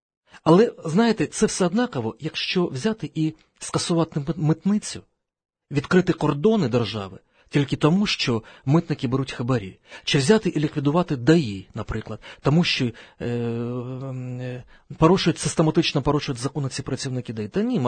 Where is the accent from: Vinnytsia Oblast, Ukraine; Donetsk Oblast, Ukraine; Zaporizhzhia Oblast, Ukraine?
Donetsk Oblast, Ukraine; Donetsk; now in Kyiv, Ukraine; Це, я кажу, між іншим, як корінний донеччанин. Я живу в Києві не так вже багато.